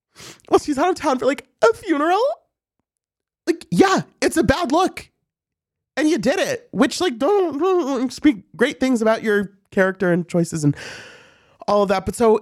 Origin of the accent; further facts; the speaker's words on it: St. Louis, Missouri, United States; I'm from St. Louis. That is like one of the most iconic places in the city.